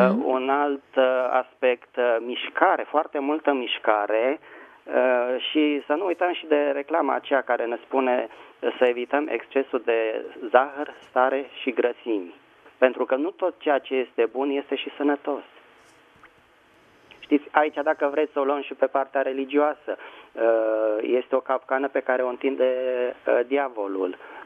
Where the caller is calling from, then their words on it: Bucharest, Romania; din București.